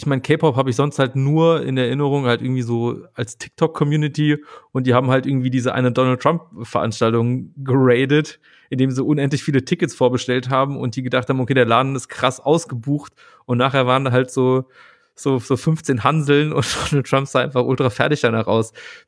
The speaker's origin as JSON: {"language": "German", "region": "Saarland", "country": "Germany", "said": "Ich komme ja original aus dem Saarland."}